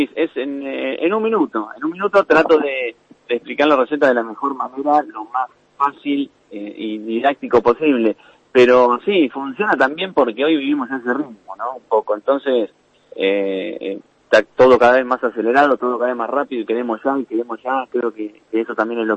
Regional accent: La Plata, Buenos Aires Province, Argentina; Sí, soy platense. Uh-huh. Toda la vida acá en La Plata.

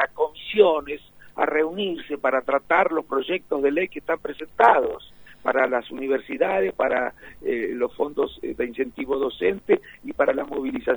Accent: Argentina

